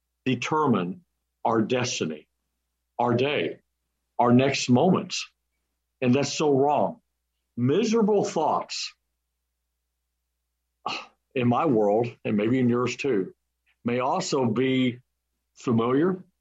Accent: Illinois, United States; I'm from Southern Illinois. I can't hardly even talk English, but I try really hard.

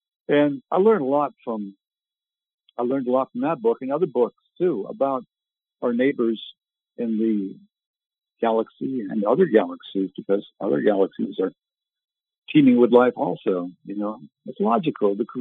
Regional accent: Canada; I grew up in Canada. I was terribly shy.

